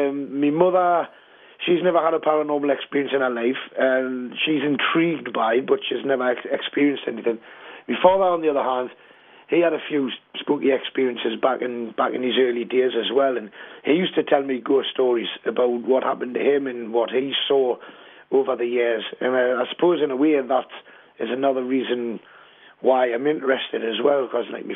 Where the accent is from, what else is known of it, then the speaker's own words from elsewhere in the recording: Newcastle upon Tyne, North East England, United Kingdom; I was born in 1972 in Newcastle upon Tyne, and from an early age, growing up in a house in St Anthony's in the Walker area of Newcastle